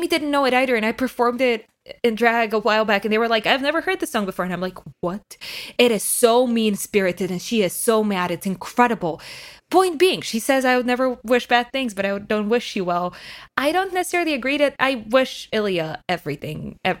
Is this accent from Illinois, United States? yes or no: yes; Chicago, Illinois, United States; I've just like been born and raised in Chicago